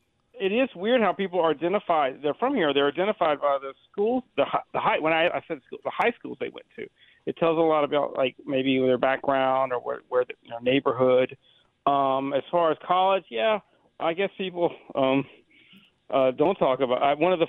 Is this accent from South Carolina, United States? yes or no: no; Alabama, United States; now in New Orleans, United States; I am from Alabama, okay. Yes. And I've been here 35 years.